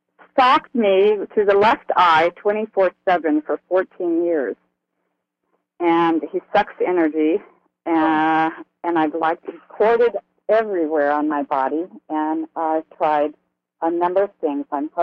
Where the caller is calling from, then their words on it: Washington, United States; I'm calling from Washington State.